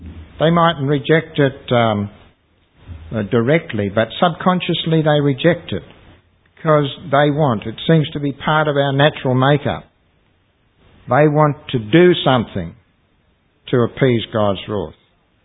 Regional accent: Sydney, New South Wales, Australia; When I was a small boy in growing up in Sydney

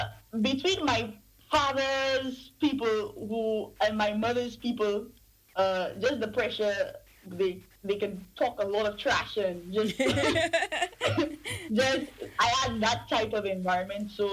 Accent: Laborie, St. Lucia; Oh yes, I'm from the People's Republic.

